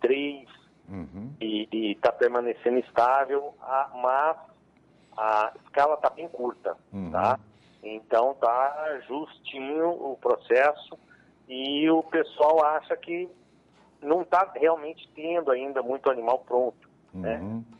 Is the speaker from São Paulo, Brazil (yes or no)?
yes; Franca, São Paulo, Brazil; now in Canarana, Brazil; De Canarana, onde eu moro, a minha cidade natal, que é Franca, São Paulo, nós temos 1.300 quilômetros